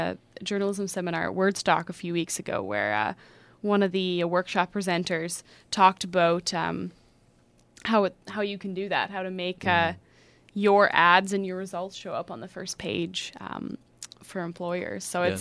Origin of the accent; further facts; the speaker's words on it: Victoria, British Columbia, Canada; I'm from Victoria, BC, that I'm 20 years old